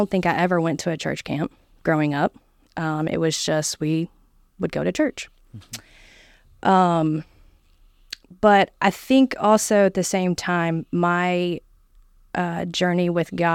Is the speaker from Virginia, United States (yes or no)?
no; Murfreesboro, Tennessee, United States; also born or lived in Indiana; After fifth grade, we moved from Indiana to Murfreesboro, Tennessee. And that was, what, 98, 99, something like that.